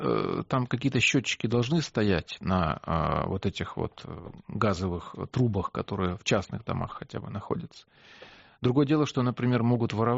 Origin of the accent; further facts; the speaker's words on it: Ukraine; как, собственно говоря, украинец